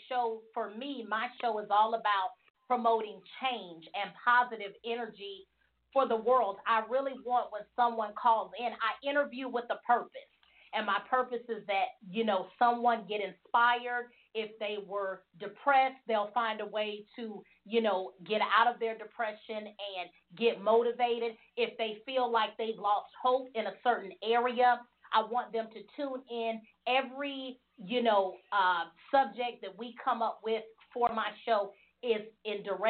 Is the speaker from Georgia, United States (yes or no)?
yes; Hiram, Georgia, United States; And I come to everybody from Hiram, Georgia, which is on the outskirts of Atlanta.